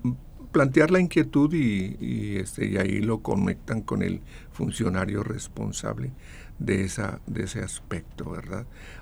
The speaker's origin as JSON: {"language": "Spanish", "country": "Mexico", "said": "como mexicanos, como que somos un poco reservados en relación a eso"}